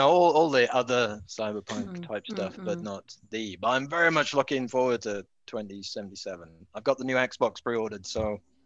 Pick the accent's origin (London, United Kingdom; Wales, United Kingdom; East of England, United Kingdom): Wales, United Kingdom; moved away; I'm actually Welsh, and I moved from the UK in 2008